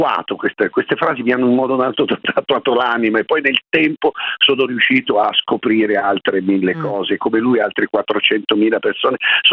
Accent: Lecco, Lombardy, Italy; born there; Io sono nato a Lecco, in Lombardia

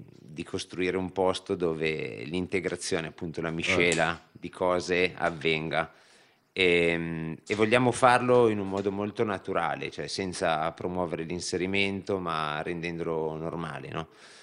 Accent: Melegnano, Lombardy, Italy; perché siamo di Melegnano

